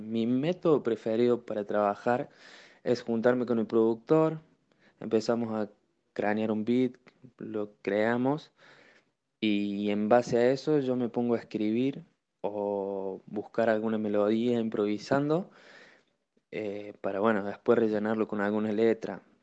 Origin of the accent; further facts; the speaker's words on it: Santa María de Punilla, Córdoba, Argentina; Soy de Santa María de Punilla, Córdoba, Argentina